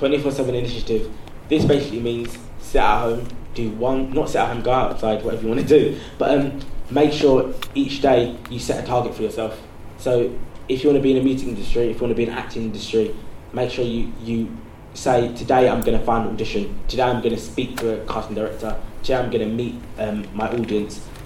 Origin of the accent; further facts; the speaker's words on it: Croydon, London, United Kingdom; I'm from Croydon, I'm not sure if many of you know, it's some young people there, as where you'll find everywhere, can be very negative. So there was a lot of gun and knife problem in my area.